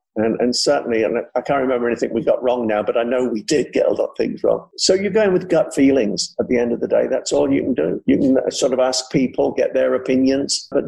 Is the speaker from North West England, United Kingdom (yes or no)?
yes; Liverpool, North West England, United Kingdom; Kenny and I came from the background. We grew up together in Liverpool since we were 12 years of age.